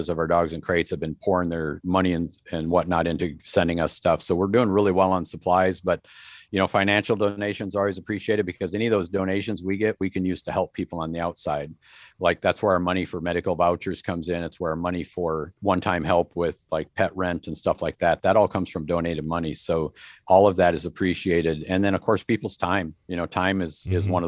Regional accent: Austin, Texas, United States; When people hear I'm from Austin, they get all a little warm spot in their heart if they're pet centric people.

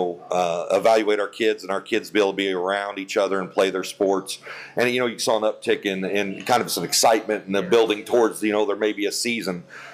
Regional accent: Lawrenceville, Illinois, United States; I grew up in Lawrenceville. You know, growing up as a kid, 82, 83, Lawrenceville, going to state.

